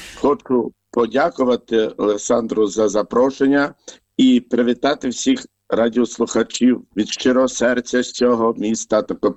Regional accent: Orishkivtsi, Ternopil Oblast, Ukraine; born there; Я народився на Тернопільщині, Україні, село Орішківці, зараз з Чортківського району. Народився я в християнській католицькій родині.

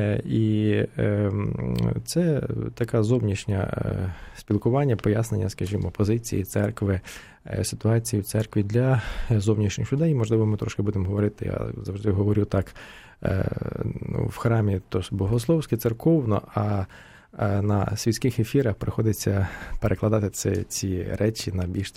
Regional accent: Rivne Oblast, Ukraine; Я сам родом з Західної України, з Рівненської області

